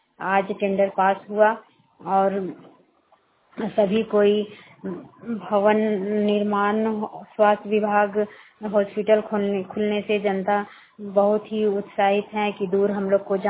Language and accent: Hindi; Barkagaon, Jharkhand, India; बड़कागांव की रहने वाली हूँ। बड़कागांव प्रखंड हजारीबाग जिला की हूँ।